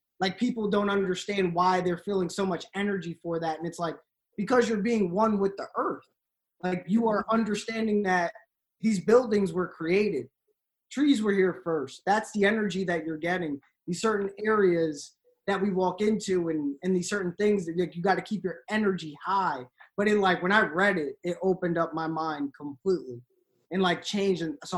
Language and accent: English; Beacon, New York, United States; If you know Poughkeepsie, it's like 30 minutes away from Poughkeepsie. Most people know Poughkeepsie, but we're from Beacon.